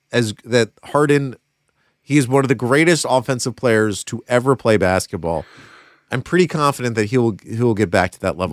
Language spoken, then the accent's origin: English; Chesapeake Bay, United States; I grew up near the Chesapeake Bay